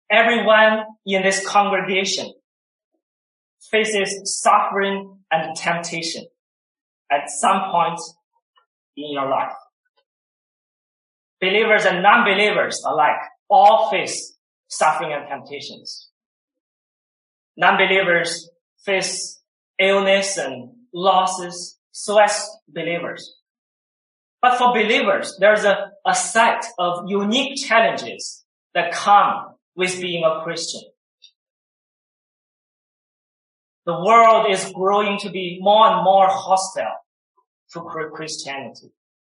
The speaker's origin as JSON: {"language": "English", "country": "China", "said": "I'm from China. This is my fourth year here at Reformed Theological Seminary."}